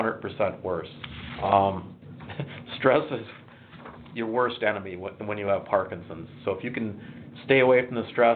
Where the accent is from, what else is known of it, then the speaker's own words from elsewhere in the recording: New London, United States; I did it for a public school in my hometown, New London